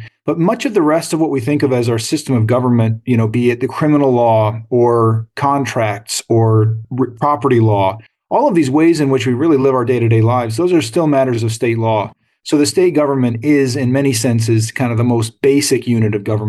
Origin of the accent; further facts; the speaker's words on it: Ypsilanti, Michigan, United States; So I was born and raised in Ypsilanti, where my dad was a sheriff's officer, and my mother primarily stayed home with us.